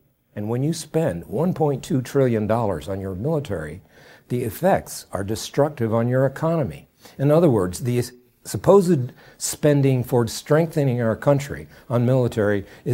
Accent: United States; I am an American, Mike, and there's a lot of criticism of our country

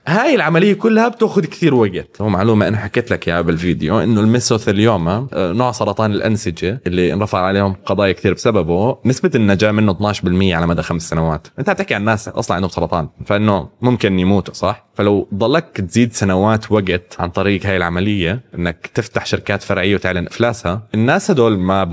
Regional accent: Syria; أنا سوري، أنا انحط علي كثير وأنا صغير

